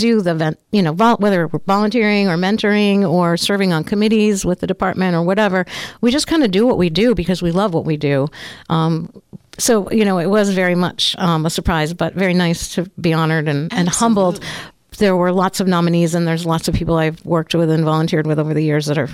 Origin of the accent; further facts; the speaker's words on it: Harpswell, Maine, United States; Grew up in a duck blind with my dad and my grandfather down on the New Meadows River. I grew up in Harpswell on Great Island.